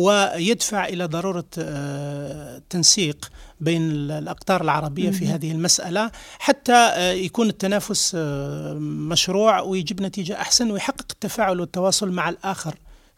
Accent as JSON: {"language": "Arabic", "country": "Algeria", "said": "وإن كان بلدي الجزائر الذي أحبه كثيرا"}